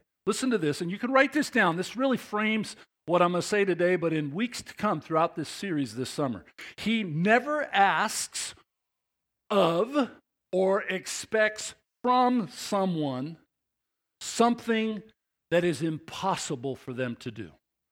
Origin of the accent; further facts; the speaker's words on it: Phoenix, Arizona, United States; I was from Phoenix. I lived there most of my life, and it was like 110 on a normal.